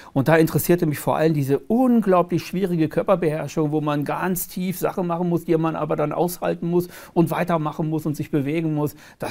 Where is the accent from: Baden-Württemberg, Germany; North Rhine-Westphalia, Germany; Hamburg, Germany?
North Rhine-Westphalia, Germany; Gütersloh; ich komme aus Gütersloh, bin ich groß geworden